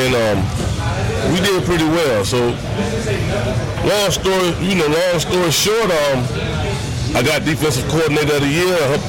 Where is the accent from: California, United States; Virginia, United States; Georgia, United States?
Virginia, United States; Danville; now in St. Petersburg, United States; Well, I'm from Danville, Virginia. I moved to St. Petersburg area like 1980s.